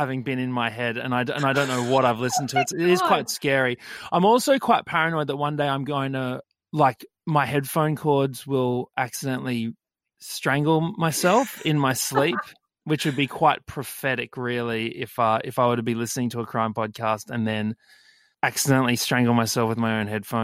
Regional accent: Brisbane, Queensland, Australia; I grew up in Brisbane, West Brizzy, Indooroopilly, near a big sort of park, played in the sort of park and bush, a bit, but pretty suburban upbringing.

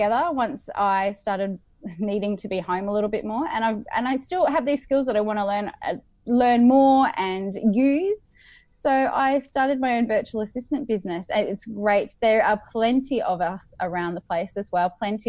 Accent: Australia; I am very Australian. I have to ring in my Australian sometimes.

